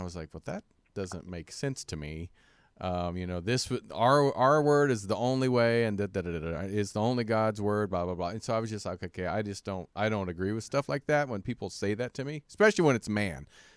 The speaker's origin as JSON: {"language": "English", "region": "Midwest", "country": "United States", "tie": "born or raised there", "said": "I've been to many churches, over the years, growing up in the Midwest, the Bible Belt."}